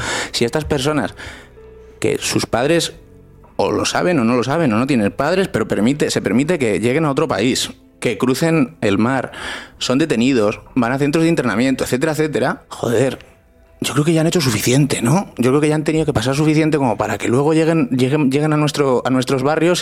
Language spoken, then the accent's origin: Spanish; Spain; un español como yo, médico como yo, es casi un imperativo legal trabajar porque en mi país no suceda lo que sucede en Italia